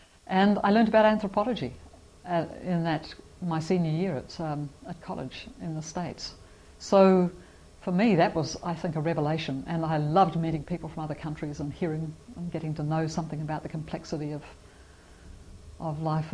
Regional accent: Gisborne, New Zealand; also born or lived in Masterton; I was brought up in Gisborne, and then I was sent away to boarding school when I was 13. So I went away to a girls' boarding school in Masterton.

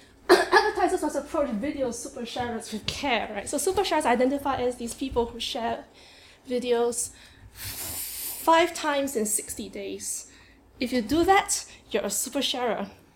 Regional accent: Singapore; also born or lived in Cambridge / Sweden / Hong Kong / London; now in York, United Kingdom; Cambridge, I was in Sweden. And before Sweden, I was in Hong Kong. Before Hong Kong, I was in London. And before London, I was in Singapore, where I originally came from. My point is, I've moved a lot through my life

